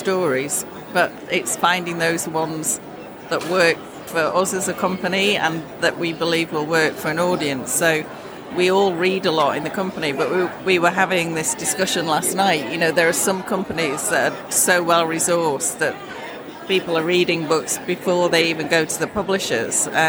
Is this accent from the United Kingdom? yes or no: yes; Yorkshire and the Humber, United Kingdom; I was brought up in Yorkshire